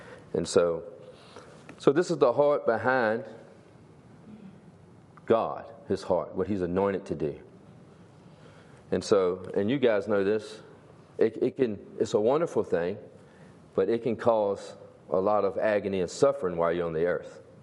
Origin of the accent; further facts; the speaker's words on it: Emporia, Kansas, United States; And so I grew up in Emporia